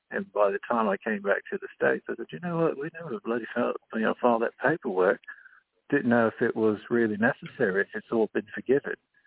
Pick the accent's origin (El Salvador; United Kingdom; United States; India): United Kingdom; Lambeth, London; I'm from England. I'm from Lambeth.